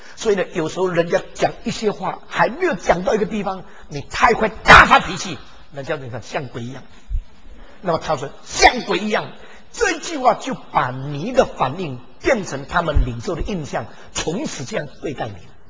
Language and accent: Chinese; China